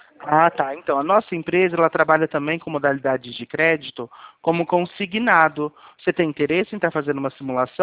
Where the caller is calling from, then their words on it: São Paulo, Brazil; A gente é aqui do interior de São Paulo, que é de onde eu estou falando